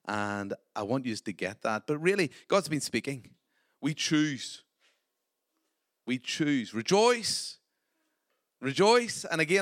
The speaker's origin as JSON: {"language": "English", "country": "Ireland", "said": "And me being Irish, told them they couldn't have my wallet"}